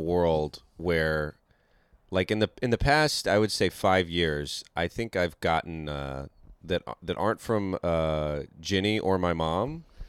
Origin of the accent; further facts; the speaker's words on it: Georgia, United States; Like, I wear a Braves hat. I grew up in Georgia, you know?